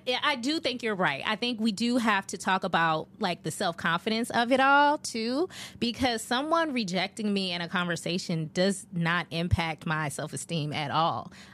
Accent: Virginia, United States; First of all, I grew up in Virginia.

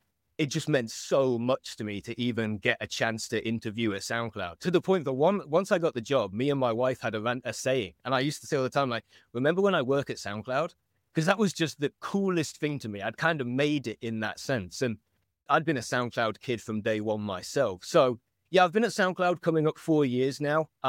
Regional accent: London, United Kingdom; You know, I grew up in and around London and just kind of like made music very early on

